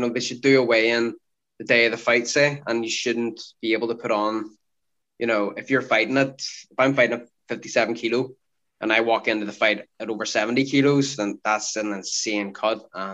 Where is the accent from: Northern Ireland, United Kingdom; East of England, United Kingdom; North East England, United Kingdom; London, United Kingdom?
Northern Ireland, United Kingdom; Belfast; I got another world titles opportunity to fight in Belfast, in my hometown.